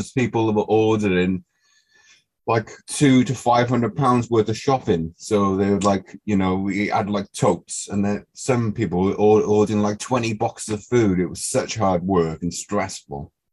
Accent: Barry, Wales, United Kingdom; now in Cardiff, United Kingdom; Cardiff, South Wales. We grew up in Barry.

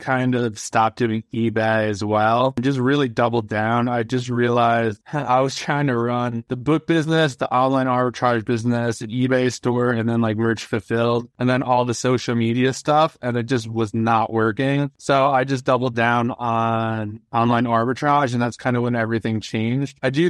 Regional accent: New York, United States; And then I'm originally from New York. I live in Pennsylvania right now.

